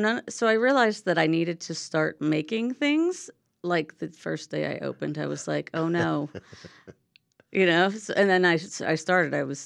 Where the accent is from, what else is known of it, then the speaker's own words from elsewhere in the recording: Brooklyn, New York, United States; moved away as an adult; also born or lived in Florida; I grew up in Brooklyn, New York.